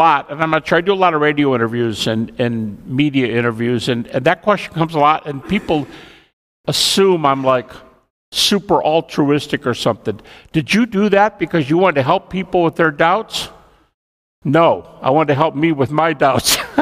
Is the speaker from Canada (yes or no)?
no; Detroit, Michigan, United States; moved away as an adult; I'm from the Detroit area, but moved out in 1981 after 2 years at Tyndale that Randy just described.